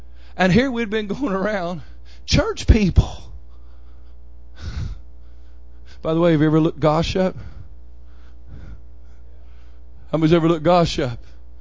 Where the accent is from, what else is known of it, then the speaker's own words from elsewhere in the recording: Oklahoma, United States; I mean, at least when I was growing up in Oklahoma, you got off the highway